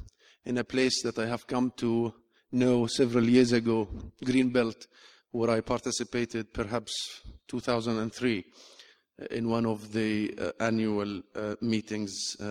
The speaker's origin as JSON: {"language": "English", "town": "Rafah", "region": "Gaza Strip", "country": "Palestine", "tie": "born or raised there", "second_language": "English", "said": "I was born in Gaza, to the very south of Palestine, in Rafah refugee camp. And I've lived in Gaza, in fact, most of my life."}